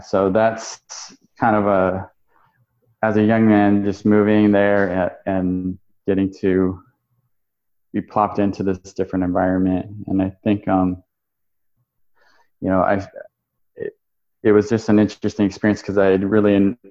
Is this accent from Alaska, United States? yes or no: yes; Alaska, United States; also born or lived in Utah; Actually, I was born in Utah, and I lived there until I was about 6 years old. And so kind of a big change moment for me was moving from Utah to Alaska, to a small village where my mom's from. So I'm an Inupiat tribe member.